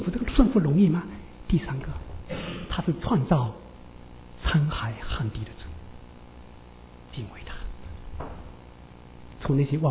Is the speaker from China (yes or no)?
no; Australia; 是我们中国人的主，也是我们澳洲人，